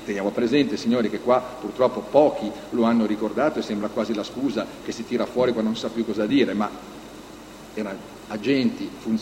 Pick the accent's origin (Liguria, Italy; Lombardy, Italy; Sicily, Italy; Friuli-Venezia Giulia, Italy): Liguria, Italy; Genoa; perché tutti noi che siamo di Genova